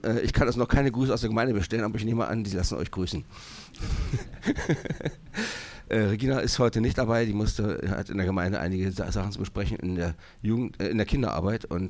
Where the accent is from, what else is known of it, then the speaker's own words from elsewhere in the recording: Berlin, Germany; Ich bin Berliner und … Ich komme aus der Gemeinde Erlangen